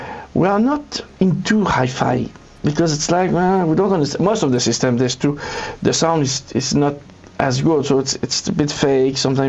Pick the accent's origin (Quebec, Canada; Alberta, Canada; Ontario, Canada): Quebec, Canada; Quebec City; So I'm from Quebec City. I decided to go to France for 4 years